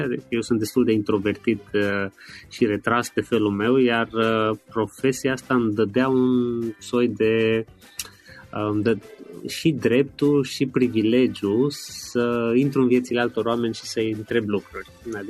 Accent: Târgu Mureș, Mureș County, Romania; eu sunt din Târgu Mureș și m-am născut într-o familie de medici, mă rog, o primă generație de medici.

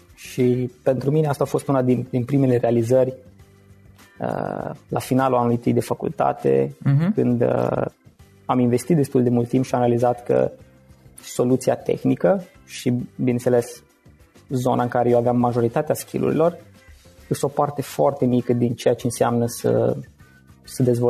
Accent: Suceava, Suceava County, Romania; moved away as an adult; now in Cluj-Napoca, Romania; De origine sunt din Suceava. Am venit în Cluj acum aproximativ 6 ani odată cu înscrierea la facultate

